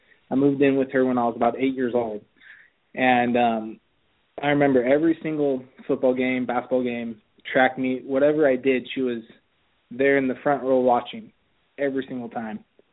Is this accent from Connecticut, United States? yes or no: no; Sacramento, California, United States; Oh, I grew up in South Sac, so it was a little bit on the rougher side, but I wouldn't trade my childhood for anything in the world.